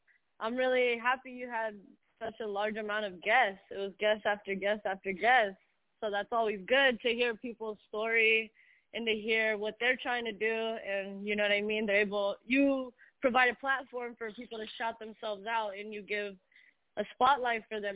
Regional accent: Phoenix, Arizona, United States; I'm from Phoenix, Arizona.

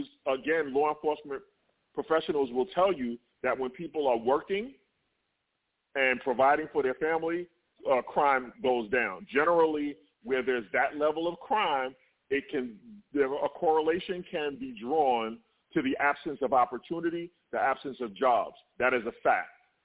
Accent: Brooklyn, New York, United States; and I chose Brooklyn because I'm from Brooklyn. I want to see Brooklyn win.

